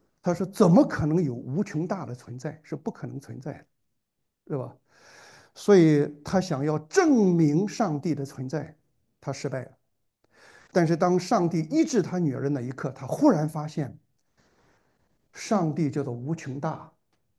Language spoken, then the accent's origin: Chinese; Shandong, China; 我们山东人